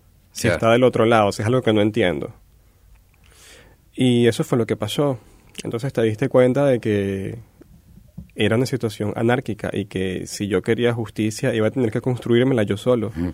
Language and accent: Spanish; Turmero, Aragua, Venezuela; also born or lived in Maracay; Yo nací en Maracay, y cuando tendría como unos 2 años, mi madre se muda a Turmero, que era un pueblo muy cercano.